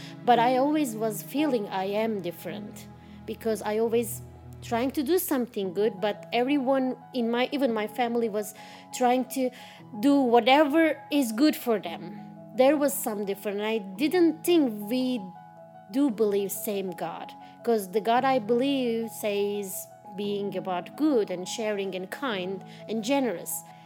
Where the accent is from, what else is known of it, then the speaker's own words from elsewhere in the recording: Turkey; English is a second language; moved away as an adult; now in United States; and I am from Turkey, and I've been in the United States like on and off 4 years.